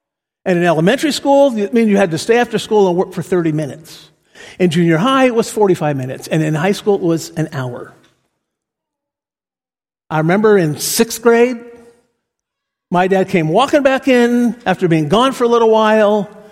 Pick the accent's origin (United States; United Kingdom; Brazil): Brazil; As a kid growing up in Brazil, and our school was a boarding school, very academic